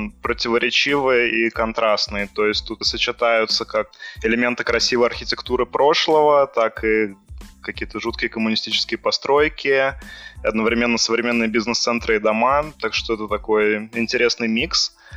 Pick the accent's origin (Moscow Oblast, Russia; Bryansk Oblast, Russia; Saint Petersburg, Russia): Saint Petersburg, Russia; moved away as an adult; now in Bucharest, Romania; Я вообще родился в Санкт-Петербурге и большую часть жизни прожил именно в этом городе, но практически 4 года назад я переехал по работе в Бухарест, столицу Румынии, и с тех пор я тут живу.